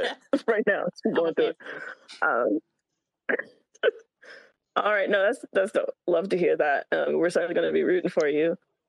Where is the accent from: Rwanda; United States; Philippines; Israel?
United States; Virginia; I'm from Virginia, so blue crab. I'm from blue crab country